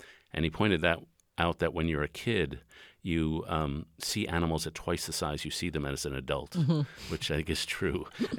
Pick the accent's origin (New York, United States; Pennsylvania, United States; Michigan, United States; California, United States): New York, United States; New York City; I grew up in New York City, and there's an understanding that you won't talk to your neighbors in the elevator or on the hallway